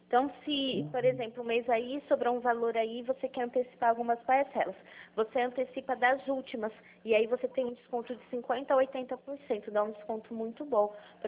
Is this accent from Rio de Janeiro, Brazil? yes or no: no; Pirassununga, São Paulo, Brazil; Não, eu sou de Pirassununga